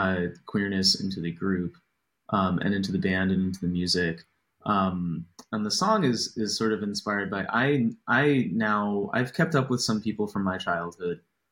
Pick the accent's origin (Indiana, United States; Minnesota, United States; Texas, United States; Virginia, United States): Virginia, United States; We all grew up and went to the same school system in Northern Virginia, in the, nice, the DC suburbs, which was a lovely place to grow up.